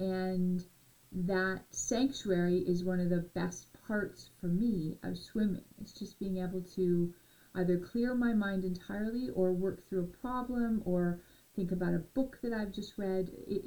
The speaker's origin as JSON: {"language": "English", "town": "London", "region": "Ontario", "country": "Canada", "tie": "born or raised there", "said": "As a Canadian kid, I learned to swim early. I remember Jolly's Swim School in London, Ontario, where as a child I was thrust into the pool, told to do laps"}